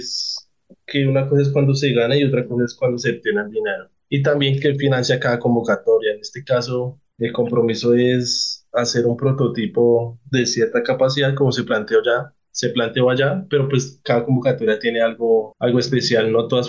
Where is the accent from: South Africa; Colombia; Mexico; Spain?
Colombia; Zipaquirá, Cundinamarca; La segunda es que soy de Zipaquirá, ¿sí? Decidí quedarme en esta ciudad, y pues digamos que todo lo que hago lo hago acá